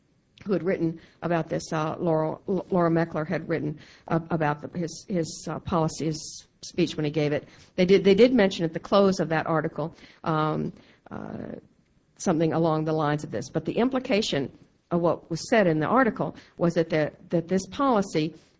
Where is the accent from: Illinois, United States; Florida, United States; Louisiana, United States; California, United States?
Florida, United States; Jacksonville; born there; I was born on the Naval Air Station in Jacksonville, Florida, courtesy of the Navy doctors.